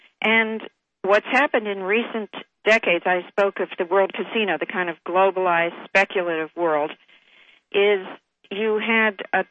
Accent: Pittsburgh, Pennsylvania, United States; near my hometown in Pittsburgh, Lock and Dam Number 1 in Emsworth is 80 years old.

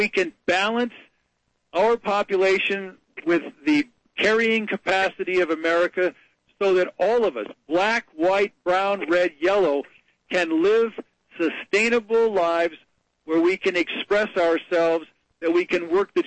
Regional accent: United States; I never, ever call myself a German, Swedish American. That is so alien to me. I am an American. I bleed red, white, and blue. I'm a service brat. I lived on a base with my father as a U.S. Marine my whole life.

